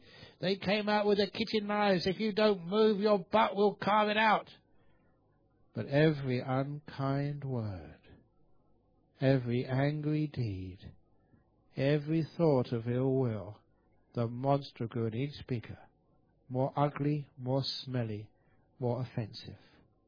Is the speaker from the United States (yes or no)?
no; Australia; I was telling people, there's a nice story from my home country, Australia.